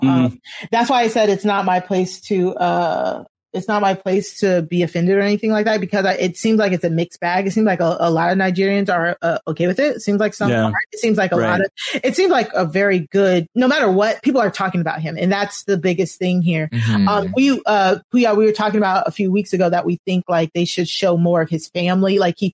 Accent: the South, United States; accent: Southern; That was my little taste of my Southern accent.

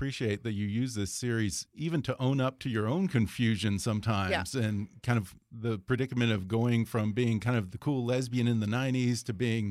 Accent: Texas, United States; Well, I'm actually from Texas.

